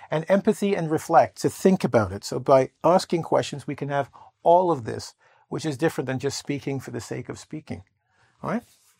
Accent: Toronto, Ontario, Canada; I'm actually asking, and I'm from the city.

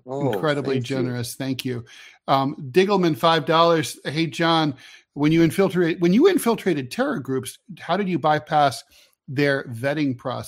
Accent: Ireland; Question, we're from Ireland.

